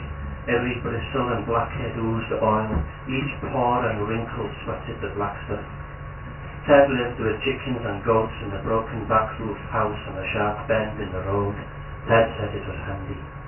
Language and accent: English; Anglesey, Wales, United Kingdom; I grew up on Anglesey in the kind of late 70s, mid 80s, and that. And it was very rural, you know, well-speaking.